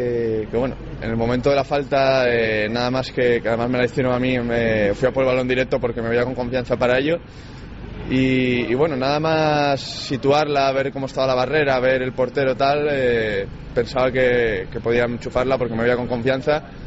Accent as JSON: {"language": "Spanish", "region": "Asturias", "country": "Spain", "said": "que además juego en Caudal, que soy asturiano"}